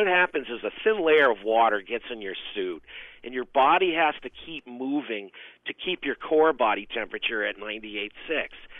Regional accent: New England, United States; I grew up on New England's largest river, the Connecticut River

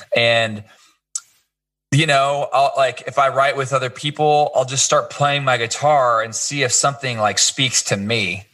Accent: Kansas City, Missouri, United States; it was a small theater at the Kansas City Youth for Christ building because I grew up in Kansas City

